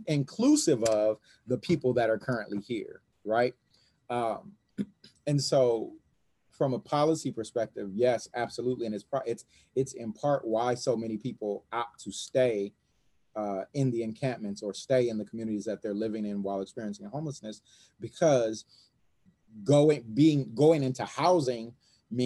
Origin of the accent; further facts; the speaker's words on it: Los Angeles, California, United States; I grew up in South LA. I take that with me everywhere I go. You know, like, no matter what neighborhood I live in … from South LA.